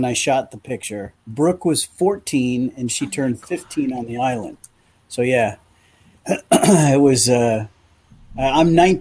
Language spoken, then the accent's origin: English; New York, United States; born there; Yeah, well, I was, as you said, I was born in New York. And so all my friends and family are really here.